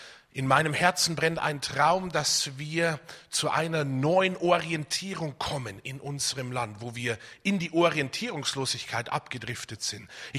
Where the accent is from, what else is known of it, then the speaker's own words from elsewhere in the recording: Bavaria, Germany; Ich bin aus dem Bayerischen Wald gekommen.